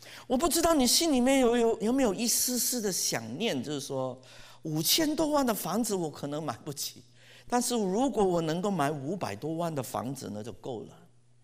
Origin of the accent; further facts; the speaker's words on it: China; 笑话我们中国人，什么土豪了，挥霍了